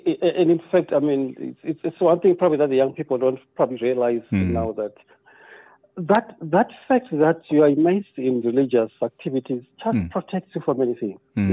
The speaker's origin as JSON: {"language": "English", "town": "Chitungwiza", "region": "Harare", "country": "Zimbabwe", "tie": "born or raised there", "also_born_or_lived": "Mufakose", "said": "Well, I was born in Mfakwase, one of the townships in Harare."}